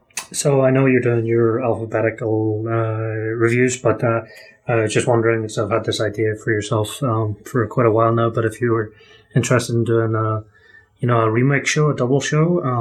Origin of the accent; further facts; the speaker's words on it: Northern Ireland, United Kingdom; Northern Ireland with Odd Man Out, you know, another wonderful film that I love, because it's about my home country, no matter how colorful and tragic the history of my homeland is.